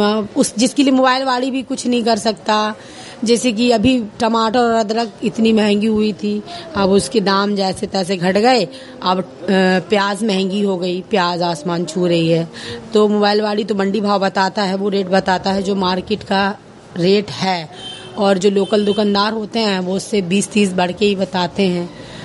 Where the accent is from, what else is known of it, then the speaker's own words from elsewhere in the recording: Bhatipura, India; और हम भटीपुरे के रहने वाले हैं